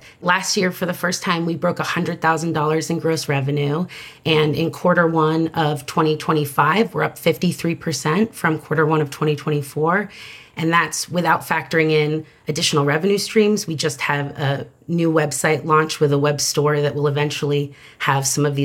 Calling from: Chicago, Illinois, United States; I'm calling in from Chicago, Illinois.

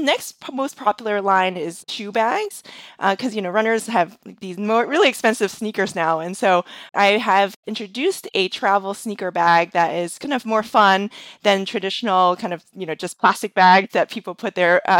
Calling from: Boston, Massachusetts, United States; I'm calling in from the Boston, Massachusetts area.

